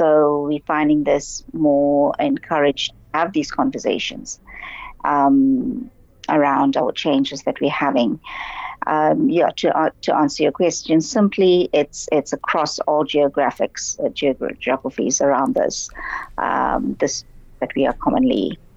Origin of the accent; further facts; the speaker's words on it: South Africa; born there; also born or lived in India; I'm South African born, but I've done quite a lot of work in India as well.